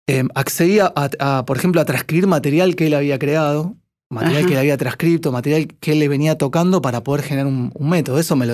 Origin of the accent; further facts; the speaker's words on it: Buenos Aires, Argentina; soy un porteño. Se me nota en la cara, sí. Se me nota en la forma de hablar